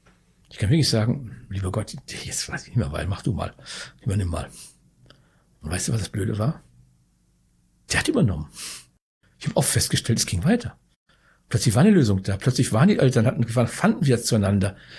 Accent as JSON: {"language": "German", "region": "North Rhine-Westphalia", "country": "Germany", "tie": "born or raised there", "said": "immer die Pendelei zwischen Niederaltaich und meinem Heimatort in Ostwestfalen, das möchte ich nicht."}